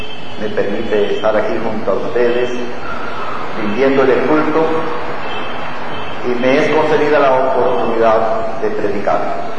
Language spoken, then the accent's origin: Spanish; Cuba; born there; soy cubano de nacimiento y soy ciudadano cubano. Desde niño conocí esta iglesia. Y fui bautizado a la edad de 14 años.